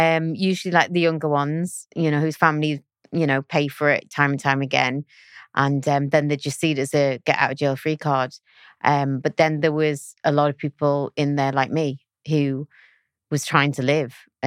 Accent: Gateshead, North East England, United Kingdom; I was born in Gateshead in a council estate, and I had a relatively normal upbringing, and I always wanted to be a pop star.

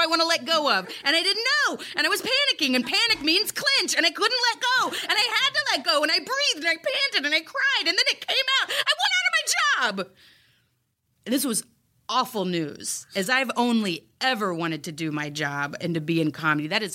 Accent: Texas, United States; And I'm from Texas. We took the standard American diet, added chili and cheese, deep fried it, and slathered it with barbecue sauce.

